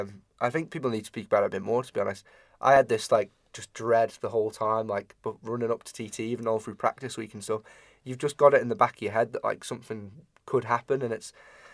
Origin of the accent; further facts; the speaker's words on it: Ramsey, Isle of Man; my grandmother, she was watching Ramsey, like, because we're from Ramsey